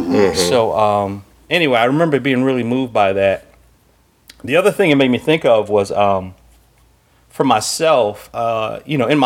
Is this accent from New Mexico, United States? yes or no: no; College Park, Georgia, United States; also born or lived in Chicago; I was young. And we moved from Chicago to the Atlanta area, specifically College Park.